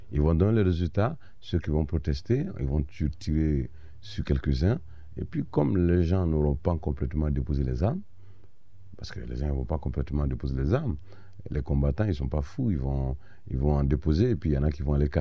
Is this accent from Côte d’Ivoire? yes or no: yes; Côte d’Ivoire; moi, en tant qu'Ivoirien, qui connaît la mentalité des Ivoiriens, qui suis né dans ce pays, qui a grandi dans ce pays, qui suis de ce pays, je dirais.